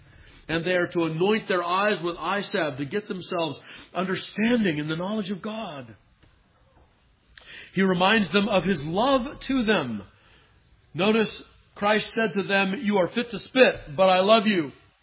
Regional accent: California, United States; When I was a young lad growing up in Southern California

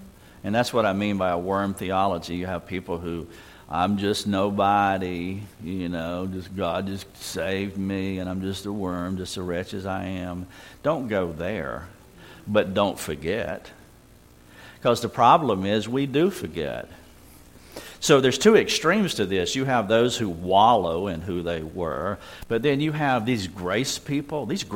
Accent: the South, United States; accent: redneck; my second language is English. My first language is redneck. And sometimes people don't understand what I say when I get above the Mason-Dixon line.

